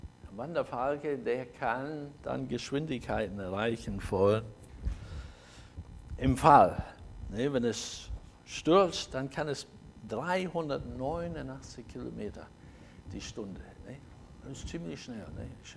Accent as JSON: {"language": "German", "region": "Scotland", "country": "United Kingdom", "second_language": "German", "said": "Ich komme aus Schottland, da sind wir auch schwimmen gegangen"}